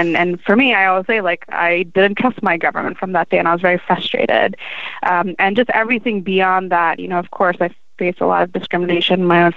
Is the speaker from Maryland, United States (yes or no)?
yes; Maryland, United States; So my parents actually came to the U.S. in 1978, and actually I've been in Maryland, born and raised in Maryland. I have my almost close to 200 relatives all there in Maryland.